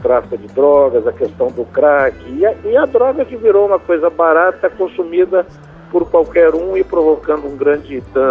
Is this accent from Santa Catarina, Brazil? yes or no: no; Minas Gerais, Brazil; born there; also born or lived in Brasília; now in São Paulo, Brazil; quando me perguntam onde eu moro, eu digo, nasci em Minas, moro em São Paulo e moro em Brasília. Não sei onde eu moro mais, se eu moro mais em São Paulo ou se moro mais em Brasília.